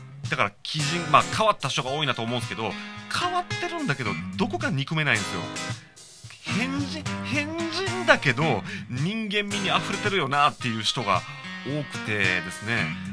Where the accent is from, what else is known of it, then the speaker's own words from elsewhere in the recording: Shiga, Japan; moved away as an adult; also born or lived in Osaka; now in Kobe, Japan; 大阪生まれ滋賀育ち、一瞬大阪に戻って、そして25歳から15年間神戸に住んでいる … の47都道府県ド偏見トークでございました。